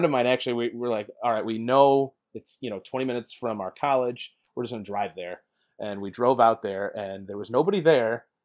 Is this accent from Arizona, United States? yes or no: no; Illinois, United States; so I'm from the Chicagoland area, and a small town, Plano, Illinois